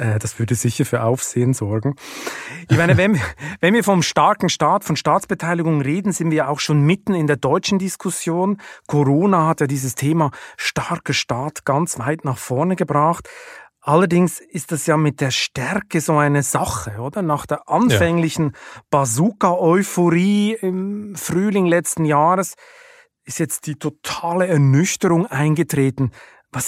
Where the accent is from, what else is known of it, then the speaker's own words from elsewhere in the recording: Switzerland; now in Germany; Mir als Schweizer fällt das natürlich auch auf, als ich hergekommen bin.